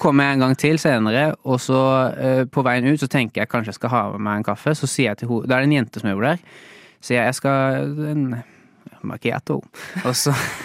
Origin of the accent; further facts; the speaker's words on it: Arendal, Agder, Norway; For så vidt, ikke for skryte, men jeg er fra Arendal.